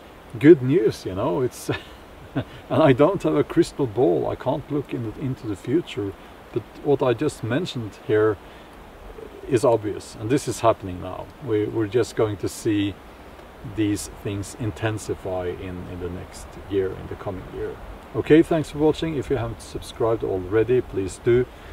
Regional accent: Norway; English is a second language; I come from Norway

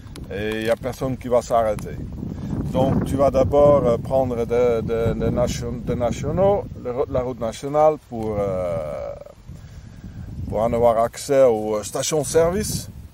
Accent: Carcassonne, Occitanie, France; Je viens de Carcassonne.

